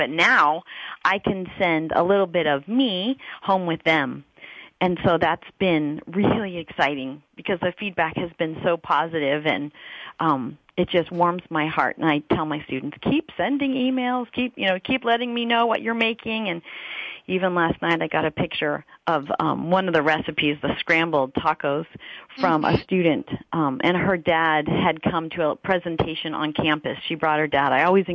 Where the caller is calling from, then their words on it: Sacramento, California, United States; Yes, I'm calling from Cosumnes River College.